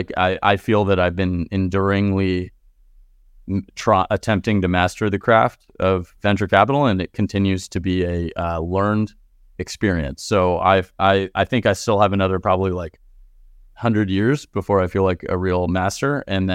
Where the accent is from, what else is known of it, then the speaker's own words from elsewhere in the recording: California, United States; I grew up in California. Around here, I'm in Menlo Park right now, in California